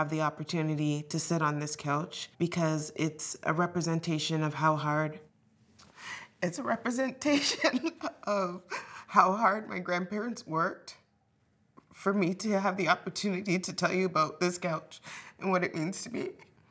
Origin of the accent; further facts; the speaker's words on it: Sudbury, Ontario, Canada; born there; I was born in Sudbury General Hospital. I'm the first grandchild born in Canada. I'm the first child born in a Canadian hospital.